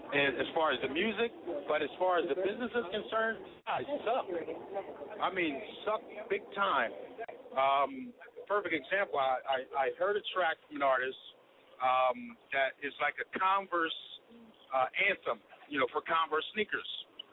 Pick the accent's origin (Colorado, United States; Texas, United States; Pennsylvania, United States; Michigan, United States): Pennsylvania, United States; Philadelphia; I'm from North Philly.